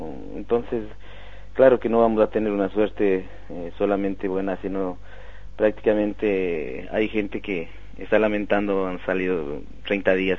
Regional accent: Ecuador; los derechos nuestros como ciudadanos ecuatorianos allá

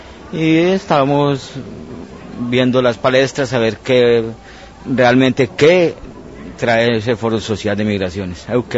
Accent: Colombia; now in Brazil; De Colombia.

